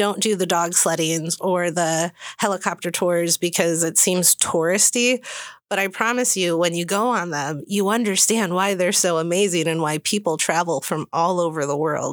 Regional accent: Chicago, Illinois, United States; also born or lived in Phoenix, United States; So I'm from Chicago, and then I lived in Phoenix, Arizona. So I've seen some golf courses.

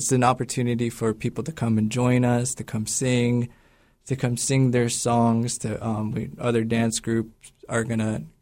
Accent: Angoon, Alaska, United States; It's just something that I grew up doing in Angoon ever since my grandma kind of brought me into the culture.

